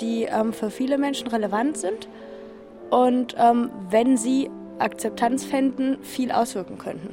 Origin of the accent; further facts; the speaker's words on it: Heidelberg, Baden-Württemberg, Germany; Heidelberg.